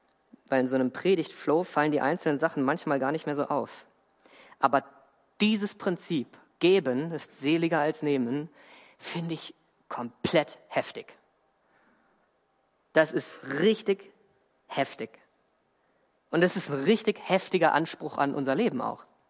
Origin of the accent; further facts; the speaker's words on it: Northern Germany, Germany; ich komme nicht, ich komme aus dem Norden.